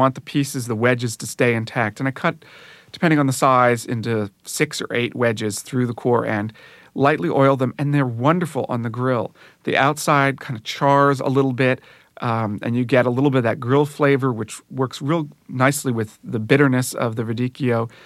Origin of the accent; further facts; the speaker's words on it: the North, United States; I'm not a Southerner. I'm a Northerner.